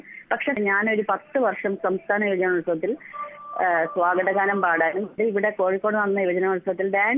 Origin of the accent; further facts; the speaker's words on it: Thiruvananthapuram, Kerala, India; now in Chevayur, India; ഞാൻ ചേവായരുണ്ട്. ശരിക്കും സ്ഥലം തിരുവനന്തപുരമാണ്. ഞാൻ ഇവിടെ സെറ്റിൽഡ് ആണ്.